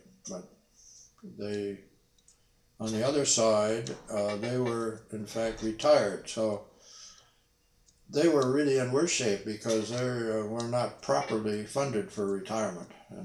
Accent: Detroit, Michigan, United States; My dad was running a foundry in Windsor, Canada, across the river.

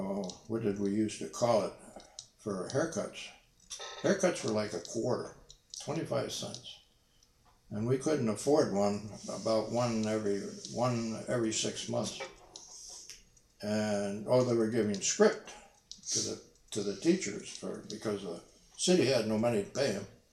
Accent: Detroit, Michigan, United States; My dad was running a foundry in Windsor, Canada, across the river.

